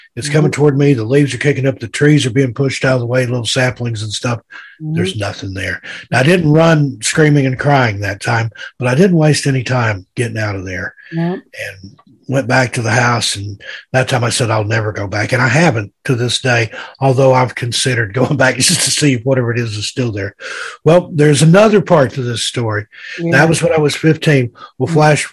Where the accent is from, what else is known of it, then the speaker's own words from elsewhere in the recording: Tennessee, United States; I grew up in East Tennessee. I've seen bear in the Smokies.